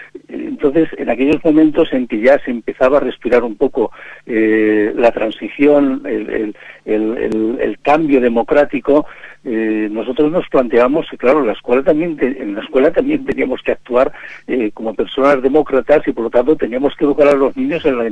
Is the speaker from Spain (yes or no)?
yes; La Solana, Castilla-La Mancha, Spain; Yo soy de, nací en La Solana, en un pueblo de la provincia de Ciudad Real